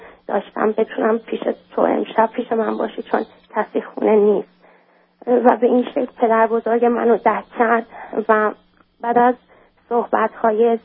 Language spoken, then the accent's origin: Persian; Iran; moved away; از اینا خواستم که به من کمک کنن از ایران بیام بیرون. زمانی که از ایران بیرون اومدم